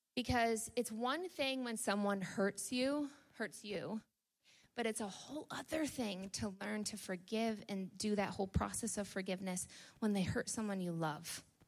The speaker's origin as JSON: {"language": "English", "country": "United States", "said": "I go over the border a lot because I'm American, all my family's over there"}